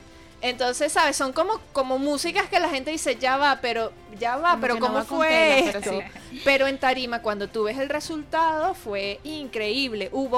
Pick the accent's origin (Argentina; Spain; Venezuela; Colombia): Venezuela; todo eso lo bueno que nos caracteriza como venezolanos